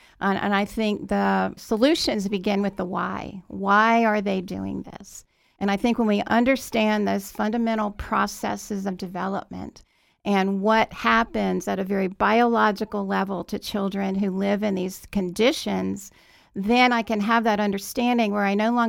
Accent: Washington, District of Columbia, United States; I grew up in the Washington, D.C. area, and on Sunday afternoons, I used to rock abandoned babies at D.C. General Hospital.

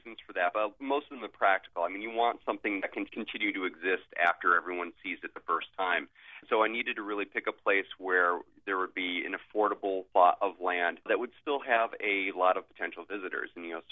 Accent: Naugatuck, Connecticut, United States; my grandmother has kept a small plot of wheat when she was alive back when I was growing up in Naugatuck, Connecticut.

